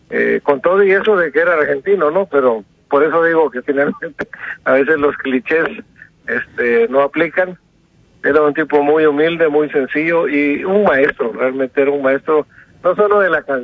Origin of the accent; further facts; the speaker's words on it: El Salvador; Así es, soy originario de El Salvador, Centroamérica, ahí es mi cuna.